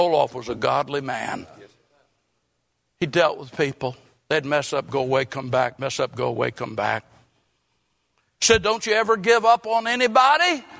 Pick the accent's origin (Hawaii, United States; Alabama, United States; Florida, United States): Florida, United States; I preach that because I'm from Florida.